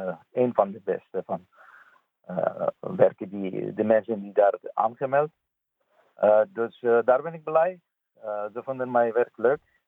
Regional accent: Afghanistan; Dutch is a second language; now in Netherlands; Ik kom uit Afghanistan en al lang ben ik bezig met kunst.

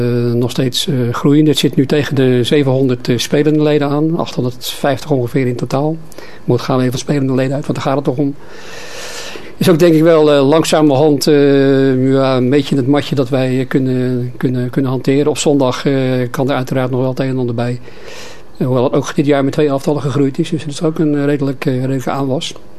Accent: Rotterdam, South Holland, Netherlands; now in Capelle aan den IJssel, Netherlands; Maar ja, ik ben inwoner van Capelle al redelijk lang. Sinds 76, geloof ik, ja. Ik ben van oorsprong Rotterdammer. Zoals de meeste Capellenaren, volgens mij. Maar ik ben verhuisd naar Capelle ooit.

